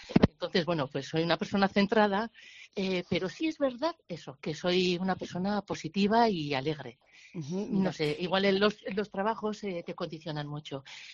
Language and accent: Spanish; Ondarroa, Basque Country, Spain